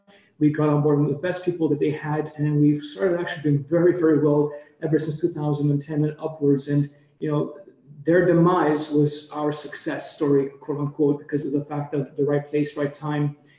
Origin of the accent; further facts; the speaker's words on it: Toronto, Ontario, Canada; I'm from Toronto, Canada, in early 2007.